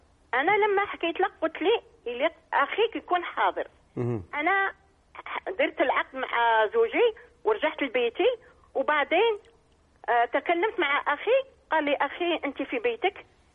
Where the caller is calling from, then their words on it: France; أنا أتكلم معك من فرنسا.